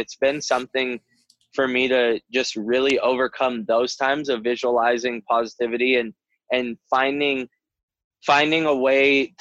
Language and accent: English; Sunset Beach, Hawaii, United States; Sunset Beach is somewhere that I grew up surfing on the North Shore.